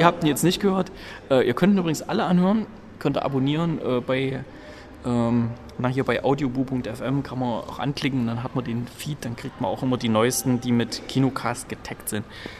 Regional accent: Gera, Thuringia, Germany; Ich begebe mich nämlich in meine alte Heimat und werde am Mittwoch dort nochmal die Sneak besuchen

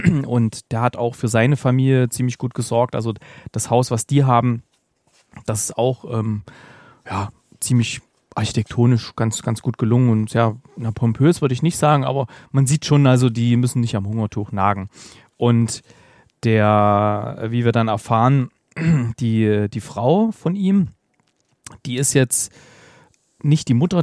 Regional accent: Thuringia, Germany; born there; ein Song, der heißt … Und da hat er sich so ein bisschen über mein Geburtsland sehr auf sehr amüsante Art lustig gemacht.

